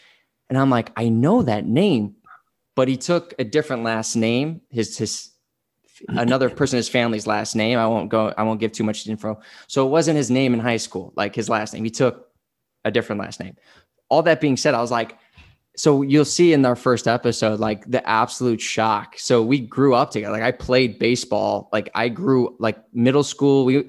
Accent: Downers Grove, Illinois, United States; I'm like, dude, I grew up near Naperville.

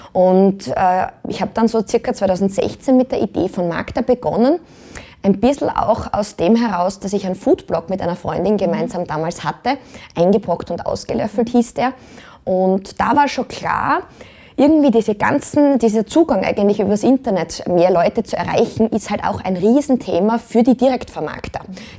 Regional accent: Stainz, Styria, Austria; Also ich bin selber auch im Land aufgewachsen, Steins in der Steiermark.

